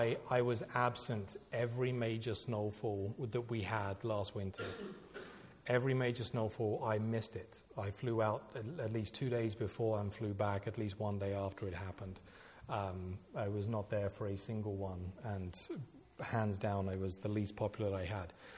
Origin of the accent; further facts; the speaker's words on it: England, United Kingdom; now in Toronto, Canada; As the accent does betray, it is not purely Canadian. I spent most of my life in England, and so that is kind of the underlying trait of the accent, I guess you could say, that you hear in there.